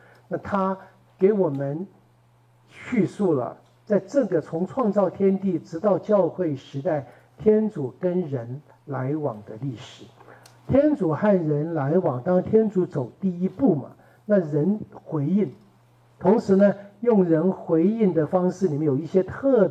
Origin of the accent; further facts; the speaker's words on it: China; 像我们都是华人，对不对？我们中国近代史还没有人写，国家还不稳定呢、啊。